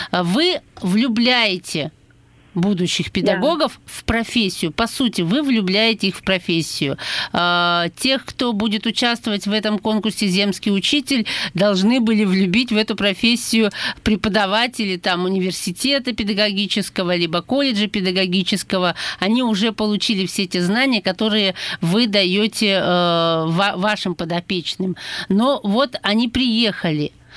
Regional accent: Perm, Perm Krai, Russia; там я всю жизнь выросла в Перми, и вдруг я уезжаю

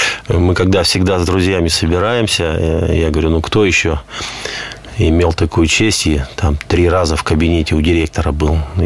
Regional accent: Sverdlovsk Oblast, Russia; born there; я родился в Свердловской области, а вот... Мой отец, дед, прадед, они родились здесь, на территории Пермской земли.

